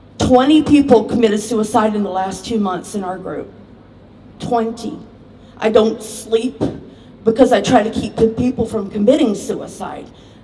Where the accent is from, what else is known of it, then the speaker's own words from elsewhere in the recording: the South, United States; accent: Southern; now in Minnesota, United States; As she said, I'm from the United States. I live in Minnesota, but if you can tell by the accent, I'm from the South.